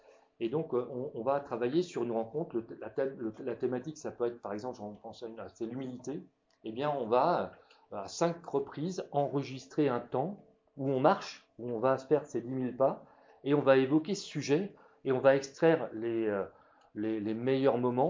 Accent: Grand Est, France; Dans un village chez moi en Moselle

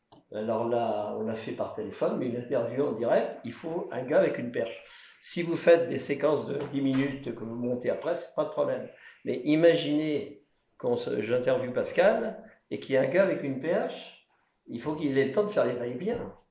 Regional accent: Pays de la Loire, France; Je viens de Vendée où il y a le Vendée Globe, tout le monde le sait.

